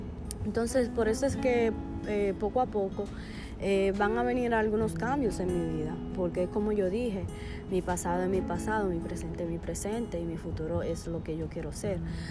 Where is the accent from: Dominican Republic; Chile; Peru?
Dominican Republic; a nuestro país, que viene, o sea, a mi país, que viene siendo República Dominicana.